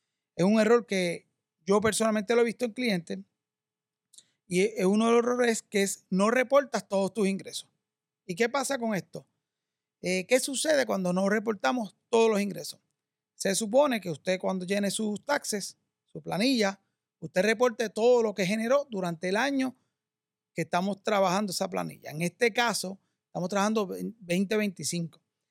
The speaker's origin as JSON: {"language": "Spanish", "country": "United States", "moved": "yes", "lives_now": "Puerto Rico", "said": "En el caso mío, que yo vengo de Estados Unidos, me mudo a Puerto Rico"}